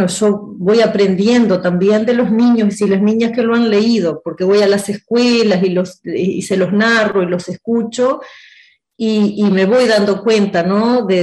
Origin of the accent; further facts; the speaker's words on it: Tambores, Tacuarembó, Uruguay; now in Tacuarembó, Uruguay; Yo soy de Tambores, que es un pueblito muy pequeño entre Tacuarembó y Paysandú. Ahí nací, tuve toda mi infancia, mi adolescencia. Ahora vivo en Tacuarembó, pero queda muy cerquita.